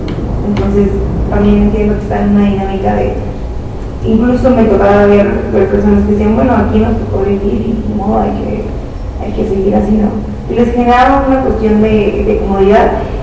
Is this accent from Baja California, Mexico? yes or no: yes; Tijuana, Baja California, Mexico; Yo soy Tijuana.